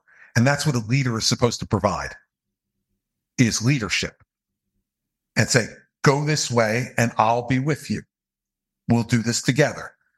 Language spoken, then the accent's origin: English; New Jersey, United States; because I'm a Republican from New Jersey, which means like you're an endangered species from the minute you wake up in the morning.